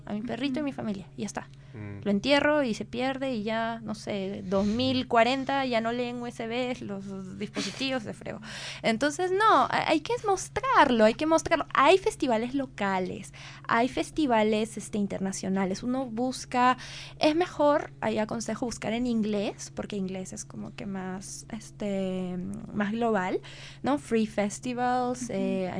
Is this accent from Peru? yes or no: yes; Peru; peruanos no, solo estaba yo. Pero éramos una sociedad muy pluricultural, demasiado.